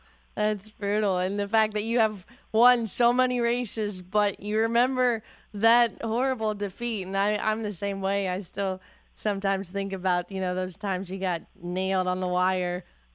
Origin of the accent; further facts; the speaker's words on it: Kentucky, United States; And actually, Ellis, I grew up near Ellis Park. That was the first racetrack I ever visited.